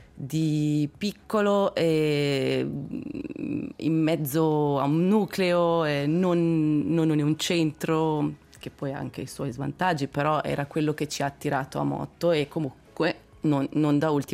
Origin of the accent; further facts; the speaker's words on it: Malvaglia, Ticino, Switzerland; Innanzitutto io sono nata e cresciuta a Malvaglia, quindi il primo paese della Valle di Blegno.